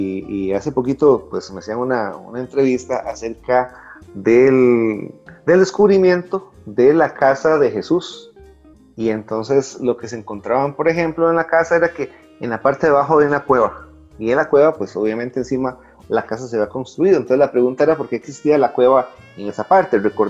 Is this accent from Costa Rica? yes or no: yes; Costa Rica; recordemos que como costarricenses y como habitantes de Costa Rica